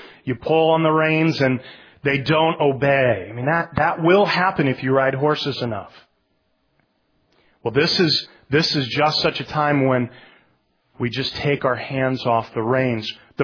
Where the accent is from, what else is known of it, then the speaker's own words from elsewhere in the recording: Iowa, United States; I'm from Iowa originally, and the first time I was in New York City was back in 1990.